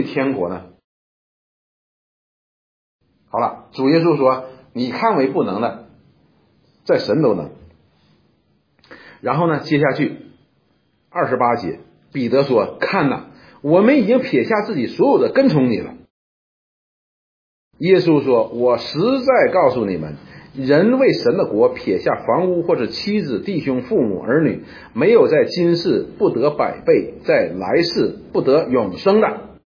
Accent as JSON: {"language": "Chinese", "country": "China", "said": "因为我们中国人讲的是什么？"}